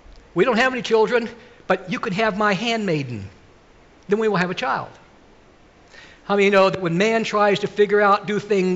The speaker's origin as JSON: {"language": "English", "country": "United States", "said": "When we were overseas, it used to be, as an American, it was just like, oh, these are Americans."}